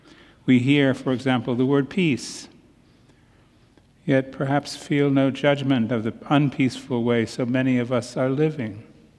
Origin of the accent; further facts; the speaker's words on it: Amsterdam, North Holland, Netherlands; I come to you from six time zones away. It's been a bit of a journey coming here. I come from Amsterdam. My wife and I live near Amsterdam. Our parish is in Amsterdam.